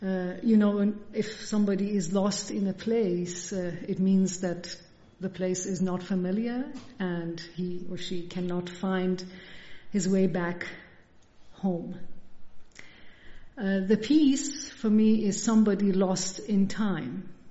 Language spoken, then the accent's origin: English; Iran; I come from a Kurdish-Iranian background. I come from Iran.